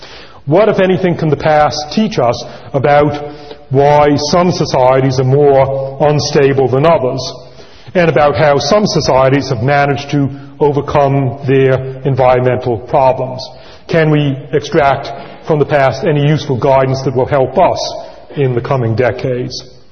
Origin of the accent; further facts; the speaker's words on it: Northeast, United States; born there; now in California, United States; because I was born in the Northeast anyway, and I'm now a transplanted Californian. It's always nice to be back in the Northeast